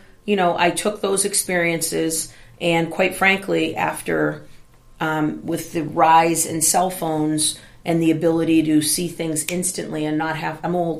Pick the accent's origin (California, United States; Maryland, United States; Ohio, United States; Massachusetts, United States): Massachusetts, United States; Boston; Growing up in Boston, you cannot be a basketball fan, or we had Larry Bird and Robert Parrish and Kevin McHale.